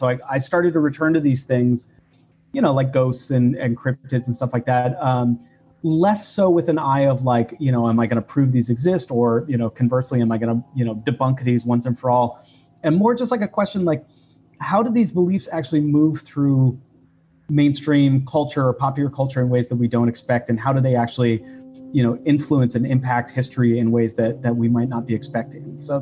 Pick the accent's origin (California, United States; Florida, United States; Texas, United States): California, United States; San Jose; I grew up in San Jose, California, so I grew up down the road from the Winchester Mystery House